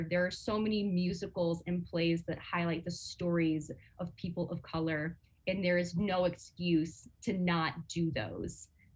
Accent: Syracuse, New York, United States; I grew up in Syracuse City School District. I know what it's like to not have access to theater and the arts and music.

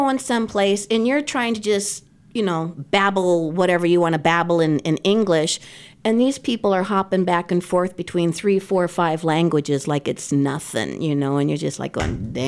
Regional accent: California, United States; Well, Southern California, SoCal gal, yeah, same here.

